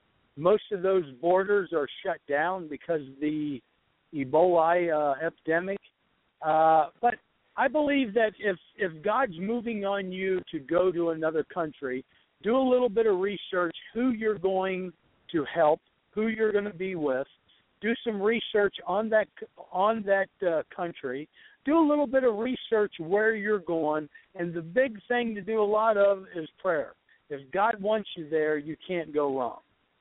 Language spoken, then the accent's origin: English; United States; any third world country, as an American, we need to really be safe in our traveling.